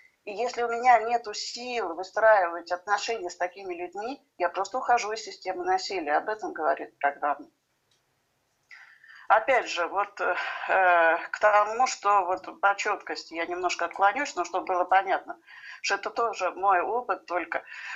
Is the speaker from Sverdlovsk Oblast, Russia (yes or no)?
no; Saint Petersburg, Russia; Я выросла в семье алкоголиков. Я из Санкт-Петербурга.